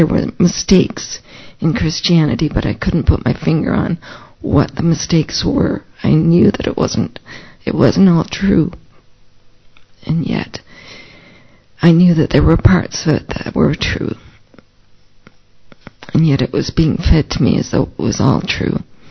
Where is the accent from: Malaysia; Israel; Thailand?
Thailand; Christian background, very strong. Like, my parents were missionaries in Thailand, so I grew up in Thailand.